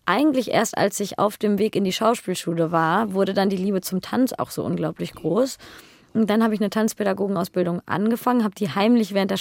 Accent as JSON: {"language": "German", "town": "Bielefeld", "region": "North Rhine-Westphalia", "country": "Germany", "said": "Oder ich meine, ich komme ja auch aus Bielefeld"}